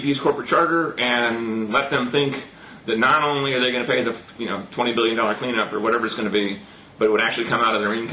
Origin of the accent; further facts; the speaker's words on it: United States; those are the things that, that make me nervous as an American about President Obama.